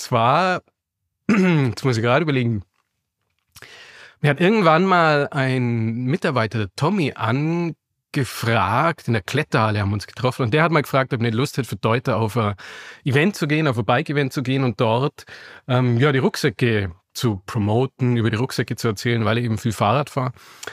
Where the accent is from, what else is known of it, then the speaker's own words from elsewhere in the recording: Augsburg, Bavaria, Germany; Ich bin tatsächlich in Augsburg geboren und auch hier aufgewachsen.